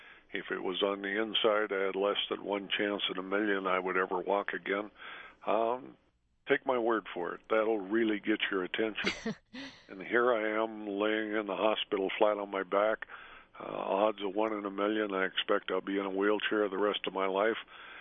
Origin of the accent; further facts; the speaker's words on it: Montana, United States; But, you know, here I was from Montana. I'd rather be caught riding a stolen horse than admitting to somebody I was thinking about becoming a vegetarian.